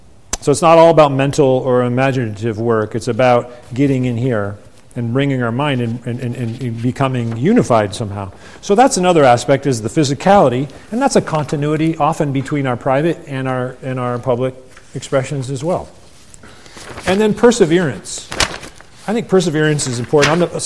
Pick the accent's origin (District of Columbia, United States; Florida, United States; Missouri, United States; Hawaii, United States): Hawaii, United States; also born or lived in California; I grew up in Hawaii, so we didn't have snow, you know, but we moved to California.